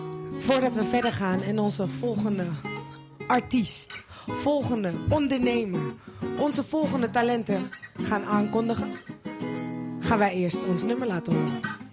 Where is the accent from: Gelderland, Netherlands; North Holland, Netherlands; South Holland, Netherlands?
North Holland, Netherlands; Amsterdam; ik kom dus nog steeds uit Amsterdam.